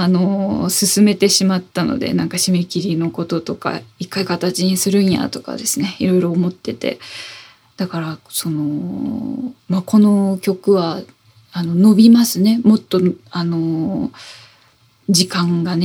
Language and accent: Japanese; Oita, Japan; 自分が生まれ育ったずっとお話をしておりますが、大分県の田舎のですね、田んぼの風景だったりとか